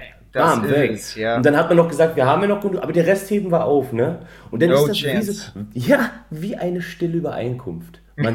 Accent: eastern Germany, Germany; aber ich komme halt ursprünglich aus dem Osten so und ich sagte, da ist es verbreiteter.

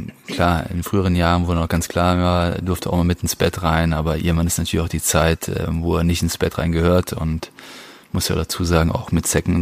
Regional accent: Rhineland-Palatinate, Germany; Dadurch, dass ich aber auch sehr ländlich aufgewachsen bin im Westerwald, da bist du mit Tieren aufgewachsen.

